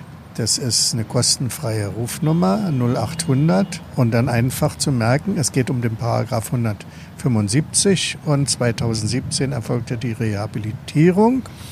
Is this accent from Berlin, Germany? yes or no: yes; Berlin, Germany; Im Ostteil der Stadt bin ich ja groß geworden.